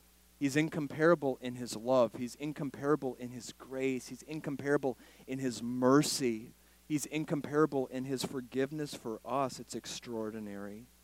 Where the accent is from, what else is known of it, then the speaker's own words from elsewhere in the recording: Florida, United States; I'm from Central Florida